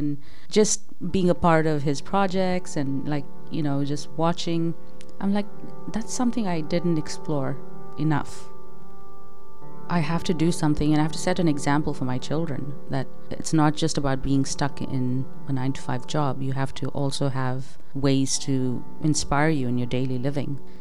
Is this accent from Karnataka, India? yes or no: yes; Bangalore, Karnataka, India; moved away; also born or lived in Malawi; I'm originally from Bangalore, India. I was born there and moved to Malawi, Central Africa, when I was a year old. Around age six, my parents decided to send me back to India to learn the culture, the language.